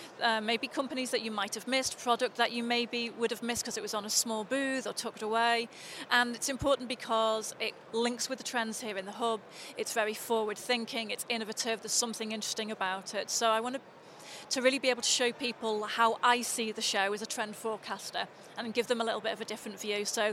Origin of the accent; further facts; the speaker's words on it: Liverpool, North West England, United Kingdom; I'm originally from Liverpool, home